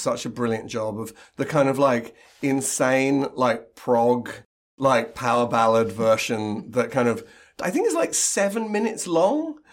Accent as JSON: {"language": "English", "country": "United Kingdom", "said": "I don't think as British people, we realise the pop cultural footprint that … had in the States compared with here."}